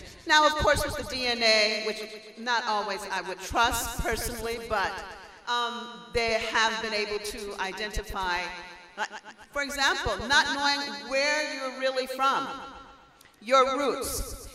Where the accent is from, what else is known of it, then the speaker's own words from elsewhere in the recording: Louisiana, United States; I'm from Louisiana, and my first year, my very first year of school, it was still, I was in an all-black school.